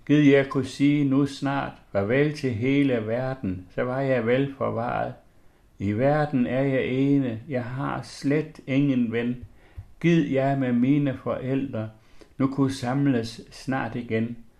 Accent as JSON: {"language": "Danish", "region": "Central Denmark Region", "country": "Denmark", "accent": "West Jutlandic", "first_language": "West Jutlandic Danish", "said": "den jyske dialekt, som er mit modersmål, det er fra Vestjylland. Det er fra det, der hedder Nørre Horne Herred, eller Søndende Å, som angiver, at det er egnen syd for Skjern Å."}